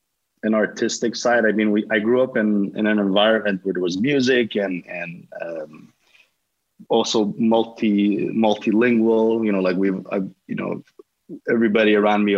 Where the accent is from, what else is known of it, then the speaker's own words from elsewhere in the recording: Montreal, Quebec, Canada; I'm from Montreal, East End Montreal. I would say I had a pretty happy childhood, you know, multi-ethnic, first-generation Canadian neighborhood, very family-oriented.